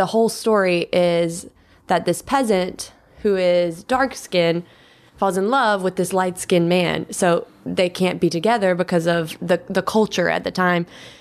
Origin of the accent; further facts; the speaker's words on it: Catala, Georgia, United States; I grew up in Catala, yeah. Which, I mean, yes, we have Columbus right there, but Catala.